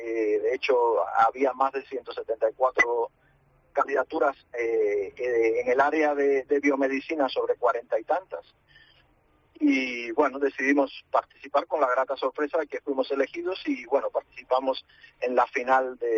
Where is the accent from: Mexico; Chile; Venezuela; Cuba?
Cuba; also born or lived in Galicia; now in Spain; yo soy cubano de origen